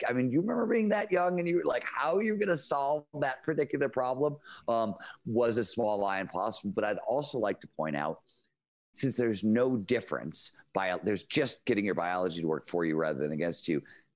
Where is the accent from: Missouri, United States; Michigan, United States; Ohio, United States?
Ohio, United States; Cleveland; I grew up in Cleveland, Ohio, blue collar steel mill town in the 70s.